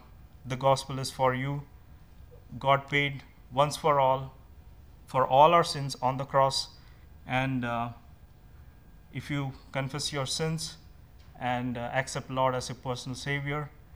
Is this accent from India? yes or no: yes; India; English is a second language; I grew up in India, in an island like 700 miles south of India.